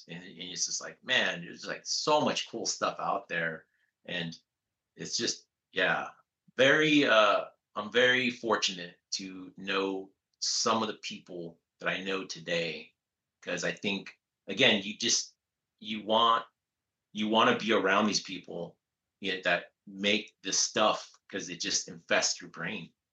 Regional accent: Reseda, California, United States; Here in Reseda, just in my hometown here in the valley.

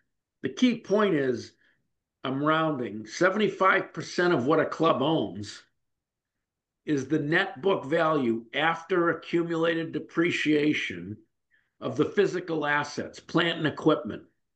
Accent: Boston, Massachusetts, United States; I'm from Boston. I'm a pretty direct guy.

